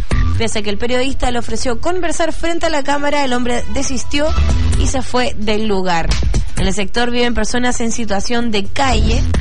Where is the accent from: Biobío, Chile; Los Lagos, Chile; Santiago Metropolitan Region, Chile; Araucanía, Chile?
Araucanía, Chile; nosotros somos de la Araucanía, gente trabajadora